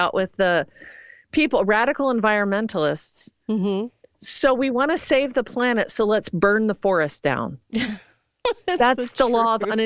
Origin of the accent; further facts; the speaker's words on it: Midwest, United States; And I look at that and I think, I'm truly from the Midwest.